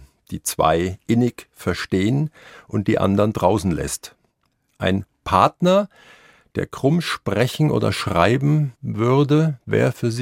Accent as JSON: {"language": "German", "region": "Bavaria", "country": "Germany", "said": "Sag ich als Unterfranke."}